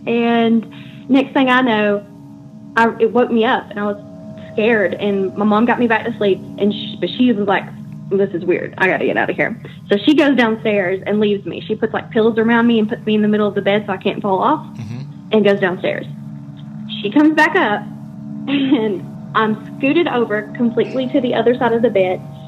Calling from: Dalton, Georgia, United States; I'm calling from Dalton, Georgia.

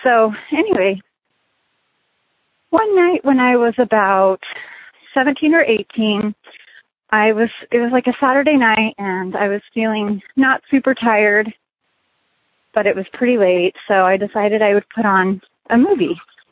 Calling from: Las Vegas, Nevada, United States; Hi, Tony. I'm calling in from Las Vegas, Nevada.

